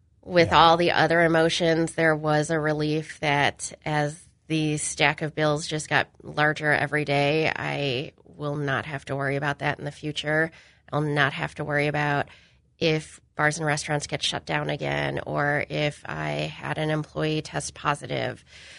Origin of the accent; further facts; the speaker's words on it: Galesburg, Illinois, United States; Galesburg is my hometown, so that is something that will remain.